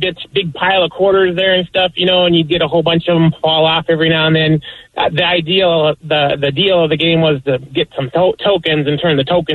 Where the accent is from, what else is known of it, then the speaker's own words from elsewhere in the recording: Elkhorn, Nebraska, United States; So I'm from Nebraska, small town right outside Omaha, Elkhorn, Nebraska, and I grew up on a farm there